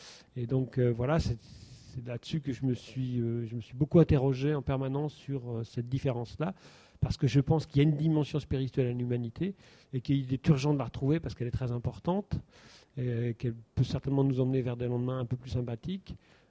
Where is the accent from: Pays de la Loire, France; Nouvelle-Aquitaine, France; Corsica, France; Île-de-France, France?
Pays de la Loire, France; born there; Je suis né en Vendée, donc une terre profondément catholique, comme on dit.